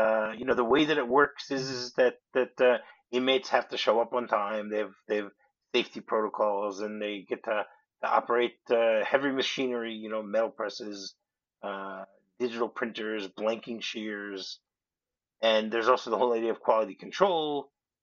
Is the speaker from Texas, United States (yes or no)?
no; Michigan, United States; The very first state that began to make license plates in the prison system was Michigan, my home state